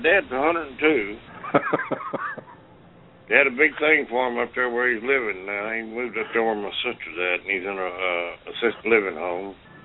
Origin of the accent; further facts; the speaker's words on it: Mobile, Alabama, United States; No, I'm from Mobile.